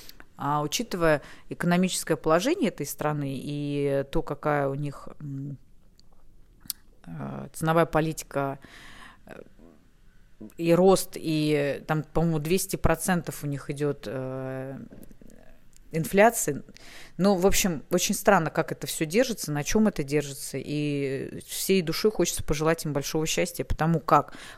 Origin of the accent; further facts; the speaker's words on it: Russia; Ну, я из России, поэтому у нас это было всегда с 13 века, поэтому это не ново для меня было.